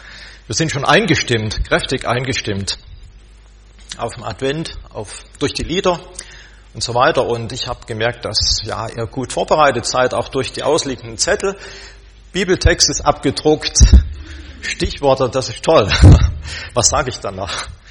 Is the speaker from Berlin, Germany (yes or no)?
no; Saxony, Germany; now in Efringen-Kirchen, Germany; Ich wohne in Ekringen und wir sind auch sehr gerne in dieser Gegend hier. Ich komme übrigens auch aus Sachsen, wie man wahrscheinlich hört oder heraushören wird.